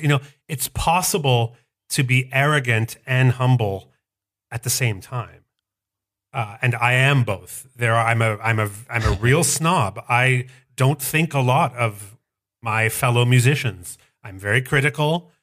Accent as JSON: {"language": "English", "town": "Montreal", "region": "Quebec", "country": "Canada", "tie": "born or raised there", "said": "My hometown."}